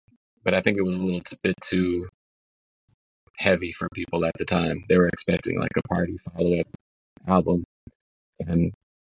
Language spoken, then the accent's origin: English; Minneapolis, Minnesota, United States; I'm from the Midwest, you know, as well. from a city that most Americans don't know where it is that I've met. You know, they if I say … then they're, oh, yeah, that's where … is from. But they don't know where Minneapolis actually is